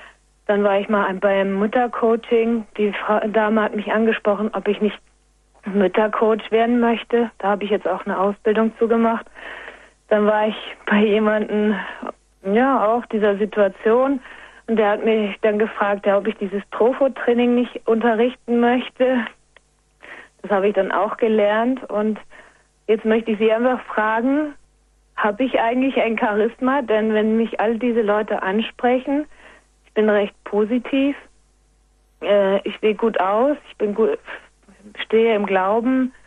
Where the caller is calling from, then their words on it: Munich, Bavaria, Germany; ich bin aus München. Ich bin Mutter von 4 Kindern.